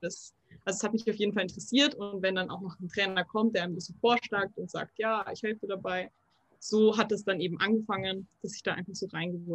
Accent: Munich, Bavaria, Germany; ich komme aus München

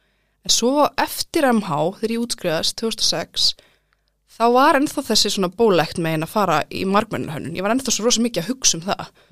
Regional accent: Capital Region, Iceland; Ég er fædd árið 1986 og ég uppalinn í Grái. Mamma og pappi byggðu hús þar, svona 91-2, flutti ég þangað og fór gekk í Hamraskóla.

